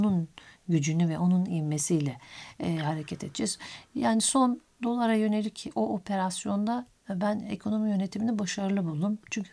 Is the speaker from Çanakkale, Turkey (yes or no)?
no; Keskin, Kırıkkale, Turkey; born there; Ankara Kırıkkale Keskin doğumluyum. Yani o zaman Ankara'ydı. Sonra Kırıkkale'li oldum. İlçedeyim